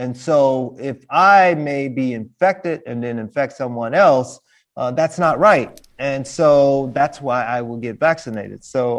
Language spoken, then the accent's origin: English; United States; I like to think of myself as an American.